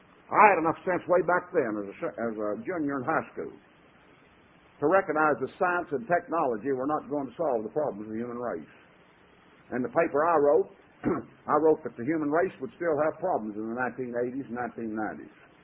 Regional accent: Texas, United States; even though he is from my home state, doesn't make any difference

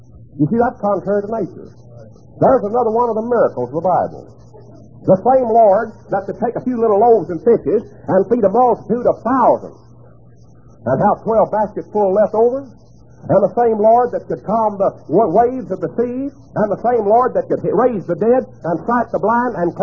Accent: Graham, Texas, United States; In my hometown of Graham, Texas, a few years back, they didn't take him to the auction barn. Auction barns are new in my country.

